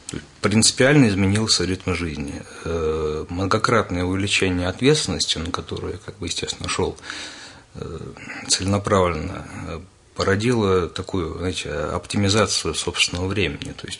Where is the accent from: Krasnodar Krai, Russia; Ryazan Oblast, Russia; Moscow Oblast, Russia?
Moscow Oblast, Russia; Ramenskoye; Я родился в Раменском, как я уже говорил, в 77-м году, окончил первую школу, как моя мама